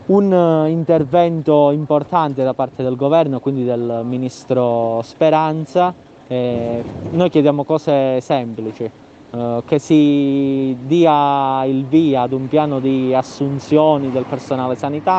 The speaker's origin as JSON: {"language": "Italian", "region": "Calabria", "country": "Italy", "said": "Noi come calabresi siamo in mobilitazione da diversi giorni perché in Calabria la situazione ormai è sempre più drammatica."}